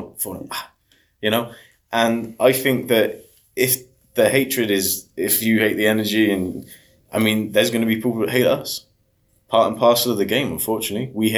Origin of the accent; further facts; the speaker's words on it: Bristol, South West England, United Kingdom; I mean, in my eyes, I'm from Bristol.